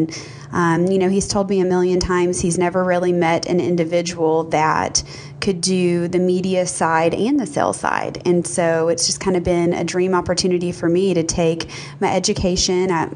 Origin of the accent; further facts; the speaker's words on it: West Monroe, Louisiana, United States; So in my hometown, I'm from a podunk town in Louisiana called West Monroe, Louisiana, about 4 hours from here.